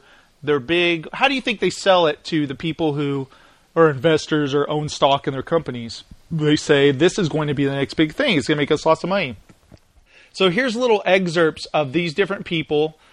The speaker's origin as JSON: {"language": "English", "region": "England", "country": "United Kingdom", "said": "Just because I'm from England, why do you play the yakety sax?"}